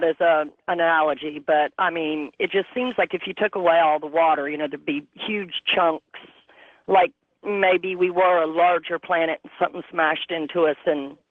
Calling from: North Carolina, United States; I'm calling from Western North Carolina.

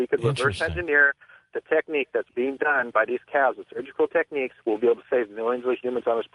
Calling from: Sherman Oaks, California, United States; Oh, this is from Sherman Oaks, California.

